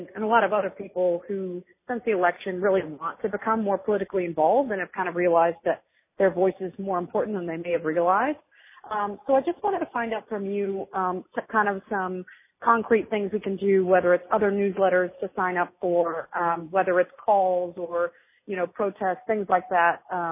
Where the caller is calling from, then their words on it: Brighton, Massachusetts, United States; I'm calling from the Elston-Brighton area. I'm 28 years old